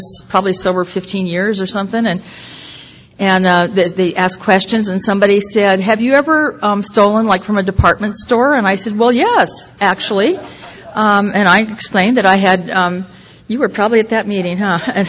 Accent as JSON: {"language": "English", "town": "Orange County", "region": "California", "country": "United States", "tie": "born or raised there", "said": "I grew up in Orange County, moved up to Los Angeles."}